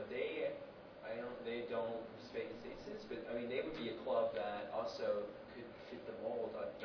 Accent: Iowa City, Iowa, United States; But I'm from Iowa City, and this is the same.

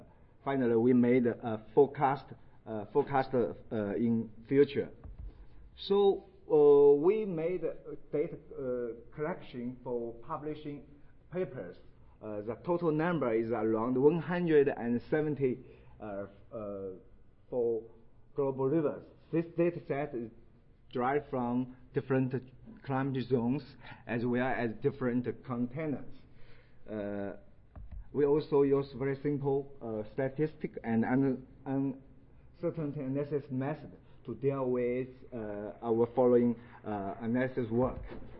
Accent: China; English is a second language; I'm from China. As you know, English is not my native language.

